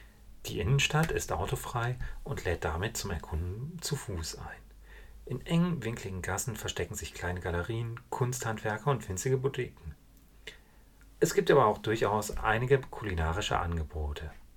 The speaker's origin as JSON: {"language": "German", "region": "North Rhine-Westphalia", "country": "Germany", "tie": "born or raised there"}